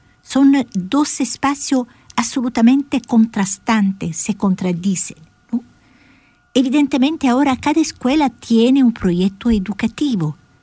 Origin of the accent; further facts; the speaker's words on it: Italy; En mi país, Italia